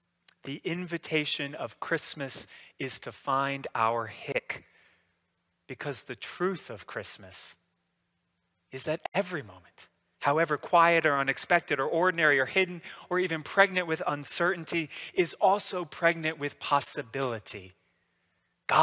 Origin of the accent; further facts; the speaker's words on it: the South, United States; being a Southerner myself